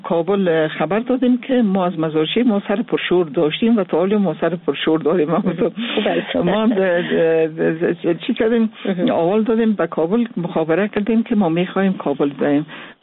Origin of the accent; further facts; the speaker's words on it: Mazar-i-Sharif, Balkh, Afghanistan; born there; مزار شریف چون زادگاه من